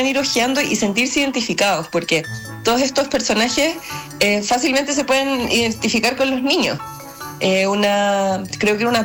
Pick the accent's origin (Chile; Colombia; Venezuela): Chile; que creo que también es súper parte de nuestro dialecto chileno